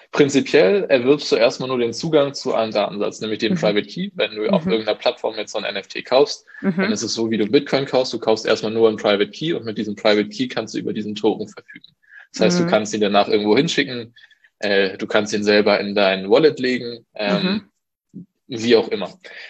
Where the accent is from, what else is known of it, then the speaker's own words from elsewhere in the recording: Kiel, Schleswig-Holstein, Germany; Ich komme aus Kiel.